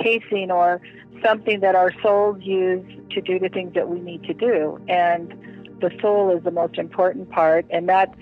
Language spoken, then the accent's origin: English; Montana, United States; I mean, when I visualize it, because I'm from Montana, I kind of think of like, you know, maybe a nice, soft leather winter glove